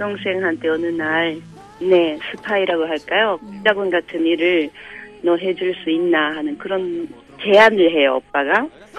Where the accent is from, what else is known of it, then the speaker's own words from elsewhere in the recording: Japan; 일본에서 나서 자랐지만 북한에 대해서 나쁘게 말하지 말라